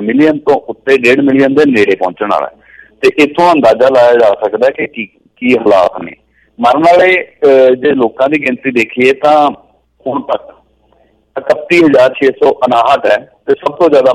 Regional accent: Punjab, India; corona ਦਾ ਨਥਾਣਾ ਤੁਸੀਂ ਮੇਰੇ ਜ਼ਿਲ੍ਹੇ ਦੀ ਗੱਲ ਕੀਤੀ ਹੈ ਸਾਡੇ ਪਿੰਡਾਂ ਦੀ ਗੱਲ ਕੀਤੀ ਹੈ

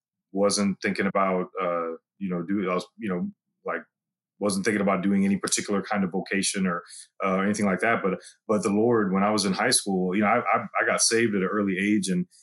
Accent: St. Louis, Missouri, United States; I wasn't even thinking of going to college, honestly, growing up in St. Louis public schools.

